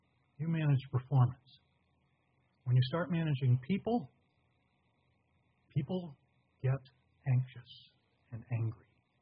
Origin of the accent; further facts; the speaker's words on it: New England, United States; and then, of course, Robert Frost, because I grew up in New England.